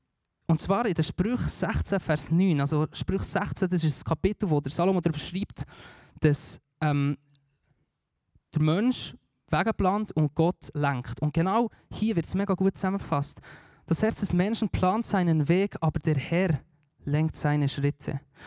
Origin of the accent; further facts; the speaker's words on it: Spiez, Bern, Switzerland; Ich bin in Spiez aufgewachsen, wunderschön